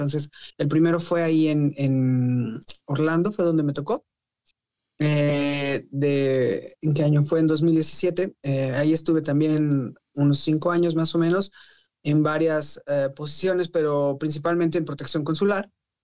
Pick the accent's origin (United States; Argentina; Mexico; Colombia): Mexico; San Luis Potosí; also born or lived in Mexico City; yo pues soy originario de San Luis Potosí. Nací en Ciudad de México, pero bueno, realmente ahí no fue mi niñez. Fue todo en San Luis Potosí, me considero de esa entidad federativa. Ahí en México.